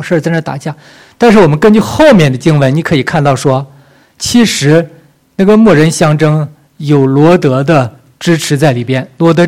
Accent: Northeast China, China; accent: Northeastern Mandarin; 用我们东北话来讲

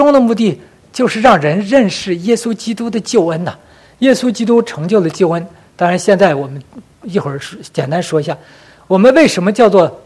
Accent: China; 特别是我们从大陆来的这些同胞们，从小都受那个无神论的意识形态、马克思主义那些东西

